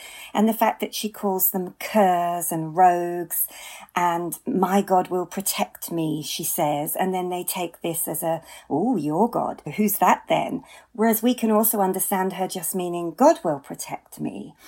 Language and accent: English; Yorkshire and the Humber, United Kingdom; where I grew up in Yorkshire